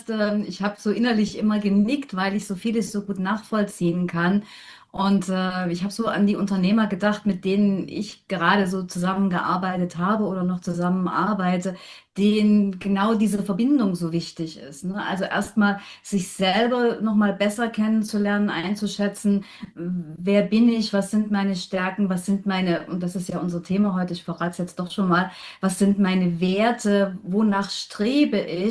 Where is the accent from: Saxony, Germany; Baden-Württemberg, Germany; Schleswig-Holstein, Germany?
Saxony, Germany; Leipzig; ich komme aus Leipzig